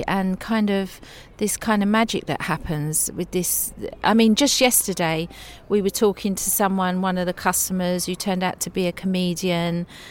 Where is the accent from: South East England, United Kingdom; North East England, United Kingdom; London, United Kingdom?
South East England, United Kingdom; I grew up in Kent, but I used to go home to my dad's weekends.